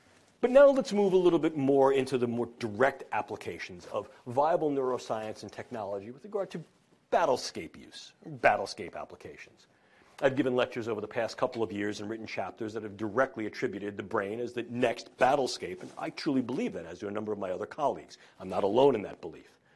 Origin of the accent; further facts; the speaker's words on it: New York, United States; accent: New York; as you could tell from my New York accent